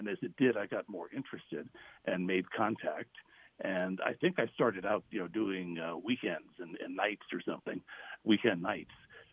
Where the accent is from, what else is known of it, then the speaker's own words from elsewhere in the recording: New Haven, Connecticut, United States; I grew up in New Haven. I went to Hill House. I went to Yale.